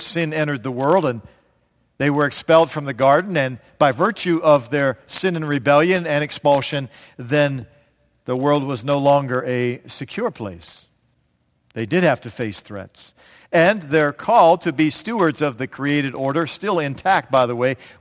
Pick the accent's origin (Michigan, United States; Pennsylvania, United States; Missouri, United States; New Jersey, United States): Pennsylvania, United States; Pittsburgh; People know that we're from Pennsylvania. They say, are you from Philadelphia? That's an insult. for those of us from Pittsburgh.